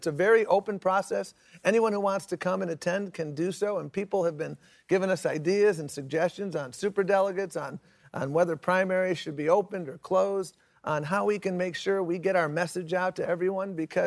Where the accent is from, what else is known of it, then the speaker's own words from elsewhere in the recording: Buffalo, New York, United States; Sure. Well, I was born in Buffalo, New York. Had the privilege of growing up there. I was 12 years old when my dad passed away